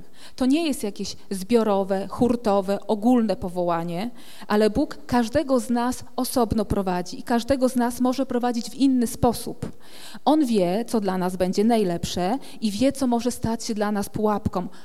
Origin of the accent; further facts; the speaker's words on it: Sławno, West Pomeranian Voivodeship, Poland; born there; I tak oto przyszłam na świat w Sławnie, ale z samym Sławnym jako miastem nie mam nic i nie miałam nigdy nic wspólnego.